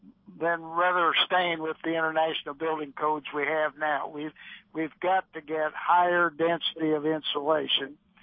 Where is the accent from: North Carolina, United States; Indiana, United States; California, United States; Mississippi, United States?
Indiana, United States; Columbus; now in Indianapolis, United States; Well, no, I'm from Columbus.